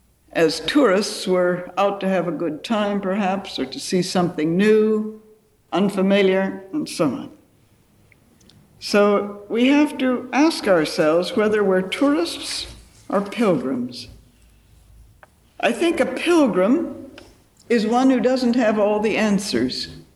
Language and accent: English; United States; I can poke fun at the ugly American being an American.